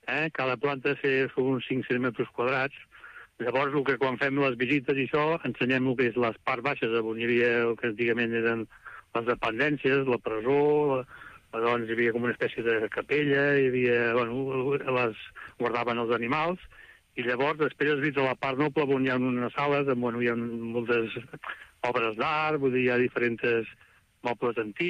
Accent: Barcelona, Catalonia, Spain; moved away as an adult

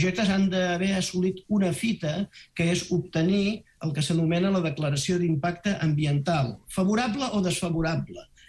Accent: Catalonia, Spain

